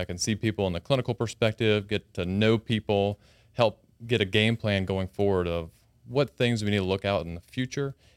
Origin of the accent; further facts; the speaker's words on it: Baton Rouge, Louisiana, United States; So like Curtis, I grew up in Baton Rouge, went to St. Michael's and to LSU New Orleans for training, medical school.